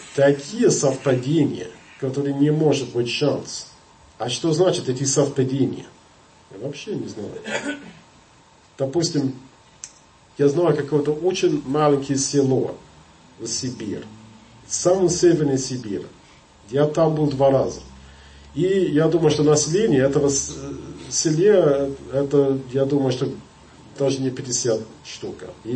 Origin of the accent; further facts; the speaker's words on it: England, United Kingdom; Russian is a second language; я англичанин